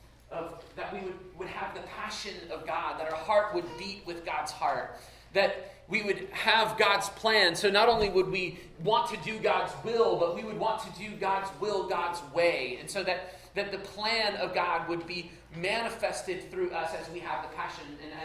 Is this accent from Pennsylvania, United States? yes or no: yes; Pennsylvania, United States; I want to, many of you know, I'm from Pennsylvania.